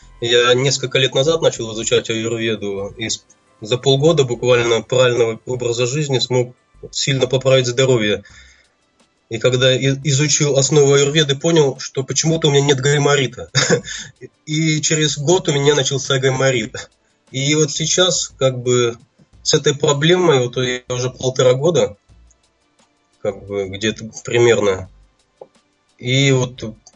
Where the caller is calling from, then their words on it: Krasnoyarsk, Krasnoyarsk Krai, Russia; Из Красноярска.